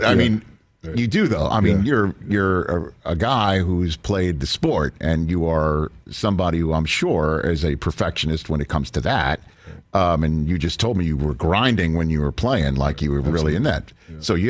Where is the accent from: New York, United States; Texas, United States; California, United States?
New York, United States; but I'm from New York, so there is a little bit of spite in me